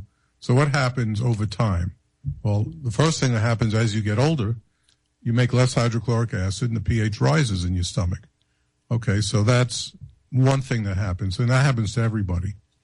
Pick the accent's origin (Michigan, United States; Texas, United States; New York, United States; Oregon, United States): New York, United States; Brooklyn; Growing up in Brooklyn, this has nothing to do with Brooklyn, just has to do with observations.